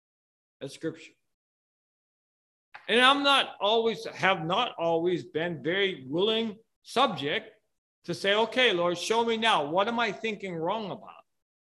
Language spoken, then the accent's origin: English; United States; I don't want to give up. I'm an American. I wanted to go to Vietnam.